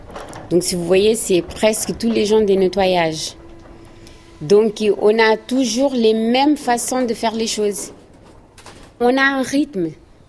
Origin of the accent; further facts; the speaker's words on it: Portugal; now in France; j'ai 39 ans. Je viens de Portugal, et je suis d'origine capverdienne. Ça fait 8 ans que je suis en France.